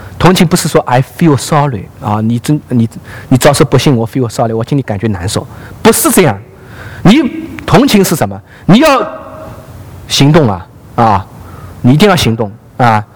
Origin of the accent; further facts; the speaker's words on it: China; 我们中国人可能一起喝茶啊，或者我们一起来吃个点心或吃饭啊。